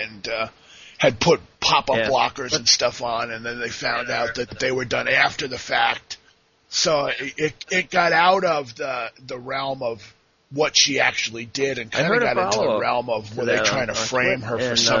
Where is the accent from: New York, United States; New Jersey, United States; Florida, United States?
New York, United States; New York City; I mean, I grew up in New York City, so I kind